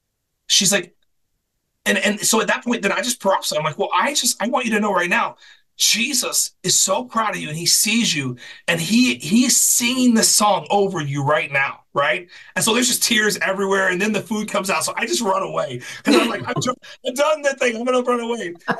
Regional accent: Oklahoma, United States; I'm from Oklahoma.

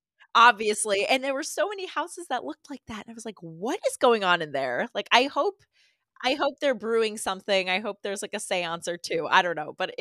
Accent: Massachusetts, United States; And I do think that growing up in Massachusetts as well, and having Halloween be such a, it's such a big calendar marker. And, you know, I don't know what town you grew up in, but being from like a very small New England-y suburban town

